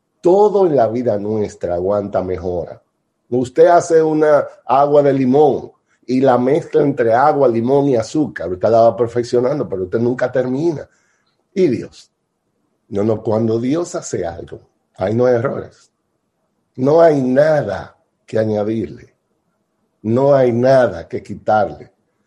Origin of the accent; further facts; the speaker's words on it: Dominican Republic; Nosotros que somos dominicanos